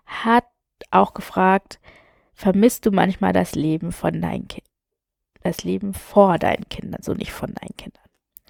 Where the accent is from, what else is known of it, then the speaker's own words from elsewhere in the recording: Germany; also born or lived in India; Ich bin in Indien geboren, ich bin adoptiert worden und bin mit einem Jahr nach Deutschland gekommen und bin dann hier aufgewachsen